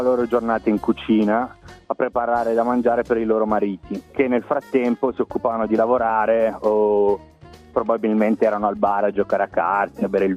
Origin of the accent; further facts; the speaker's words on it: Lombardy, Italy; now in Sydney, Australia; vengo dalla Mercate in provincia di Monza, Brianza. Sono in Australia da una decina di anni